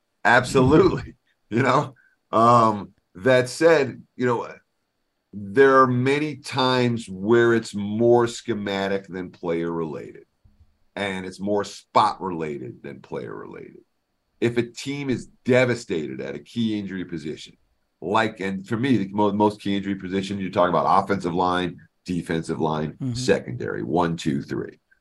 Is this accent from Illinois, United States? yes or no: no; New York, United States; New York area, right?